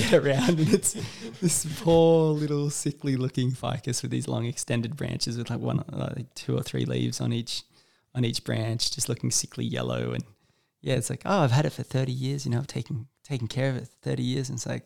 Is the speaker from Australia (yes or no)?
yes; Lismore, New South Wales, Australia; one of the reasons my hometown existed, Lismore, is because it was a confluence of two large rivers that had really good timber upstream.